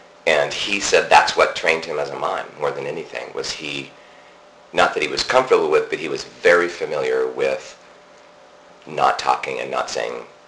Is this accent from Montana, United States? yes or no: yes; Montana, United States; I grew up in Montana, which is a very big, quiet place.